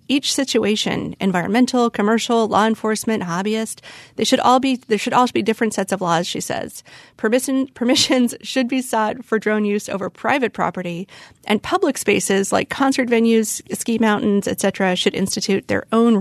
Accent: Middlebury, Vermont, United States; moved away as an adult; now in Tanzania; I'm currently serving as a Peace Corps volunteer in Tanzania, but I'm originally from Middlebury, Vermont.

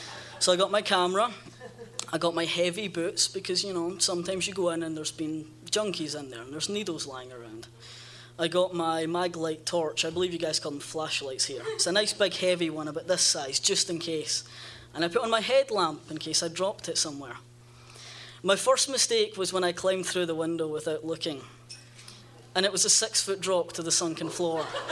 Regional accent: Glasgow, Scotland, United Kingdom; I grew up in Glasgow, Scotland. Glasgow's a really wonderful city.

